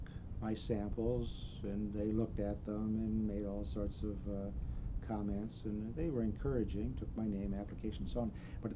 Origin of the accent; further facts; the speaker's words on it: Detroit, Michigan, United States; I was born in Detroit. I attended Southeastern High School. And then I went to Wayne University